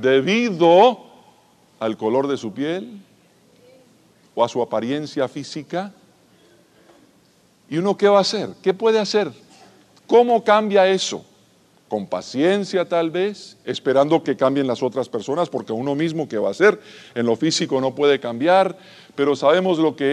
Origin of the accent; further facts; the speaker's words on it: Cuba; born there; Yo pienso que muchos de ustedes también, así como yo, habiendo nacido en Cuba